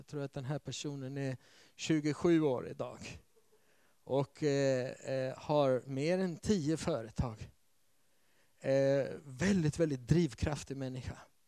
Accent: Sweden; born there; jag har varit hälften av mitt liv i det land där vi föddes, i Sverige. Och hälften av vårt liv ungefär har vi varit utomlands.

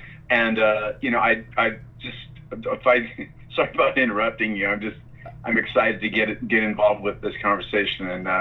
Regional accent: Seattle, Washington, United States; moved away as an adult; also born or lived in New York City; We moved out here when I was a real small boy, just as I was entering into, school. And I grew up in the Seattle area and went through, through high school in the Seattle area.

